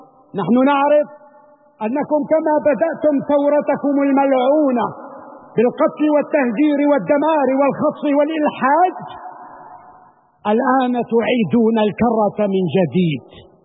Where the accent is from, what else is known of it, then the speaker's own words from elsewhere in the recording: Syria; فنحن كسوريين واجب علينا أن نكون يقظين وحذرين.